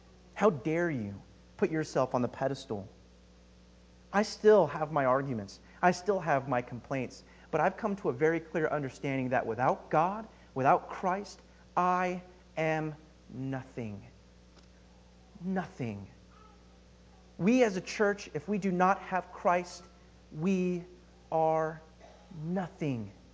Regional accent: Grass Valley, California, United States; The church I grew up with in Grass Valley, we were a small congregation.

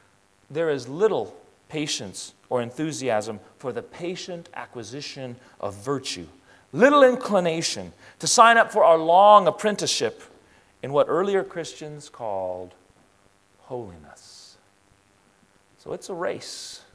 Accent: Greece; Now, I already told you that I grew up in Greece

